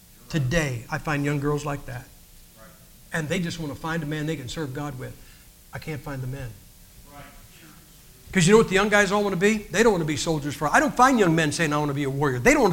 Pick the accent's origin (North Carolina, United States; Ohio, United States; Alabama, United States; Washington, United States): Ohio, United States; Massillon; Now, I'm from Massillon, Ohio. Guys, Massillon, Ohio is where pro football got its start. Our high school stadium seats 24,000 people.